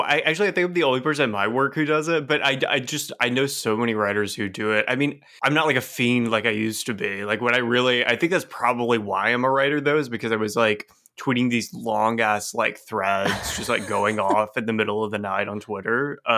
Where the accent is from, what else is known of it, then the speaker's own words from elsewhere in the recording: Texas, United States; now in Fort Lauderdale, United States; Yeah, I live in Florida now. I live in Fort Lauderdale, but I grew up in Texas, actually. But it's like really close to Louisiana